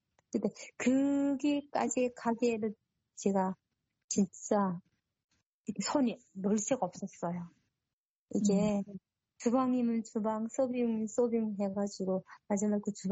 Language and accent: Korean; North Korea; accent: North Korean dialect; now in South Korea; 저 면접하는 과정에 제가 북한 사투리가 나왔나 봐요. 그러니 중국 사람인가 그러더라고요. 그래서 저보고 교포는 안 쓴다 하더라고요. 교포가 아니고 세토민입니다.